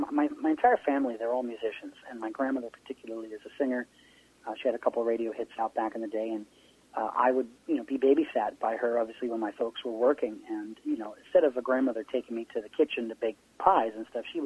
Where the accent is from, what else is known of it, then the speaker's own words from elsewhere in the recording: Rhode Island, United States; my folks had the opportunity to go to New York City for a weekend, since we come from Rhode Island.